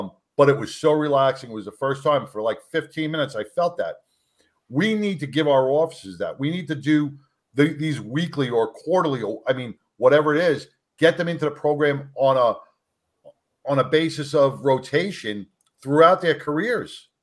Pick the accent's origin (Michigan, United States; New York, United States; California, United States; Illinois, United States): New York, United States; I've never been around horses in equine. I'm from New York, so equine therapy really never even crossed my mind.